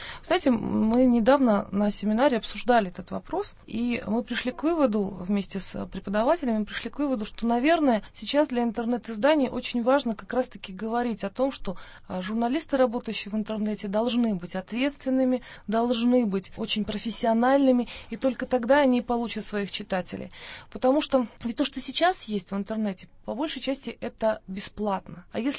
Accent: Kazakhstan; я журналист из Казахстана, я работаю в Алма-Ате

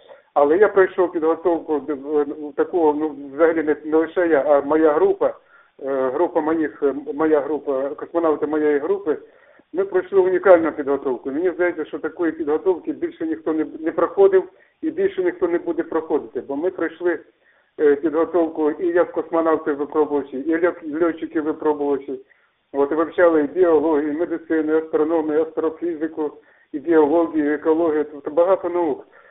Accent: Bukovina, Ukraine; also born or lived in Russia; Я переїхав з Росії в Україну, я родом з України, з Буковини.

